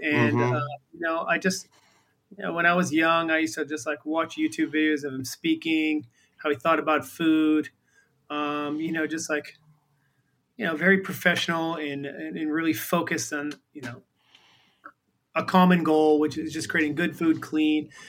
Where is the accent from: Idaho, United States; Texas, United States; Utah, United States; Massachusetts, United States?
Massachusetts, United States; Boston; also born or lived in San Diego; I mean, I'm from Boston, so.